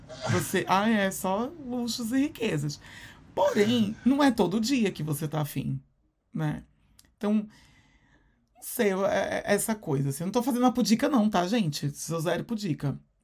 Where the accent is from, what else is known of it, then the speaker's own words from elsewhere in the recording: Recife, Pernambuco, Brazil; E eu sou de Recife, então em Recife eu levava coió